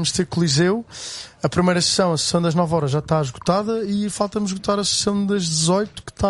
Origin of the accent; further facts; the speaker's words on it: Beja, Portugal; Eles são de Évora, eu sou de Beja, os bandidos também são de Beja.